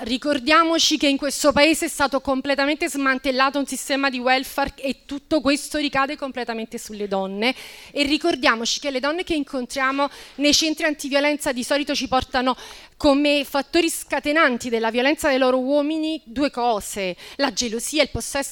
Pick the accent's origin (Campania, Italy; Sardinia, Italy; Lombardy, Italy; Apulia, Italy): Campania, Italy; sono della Campania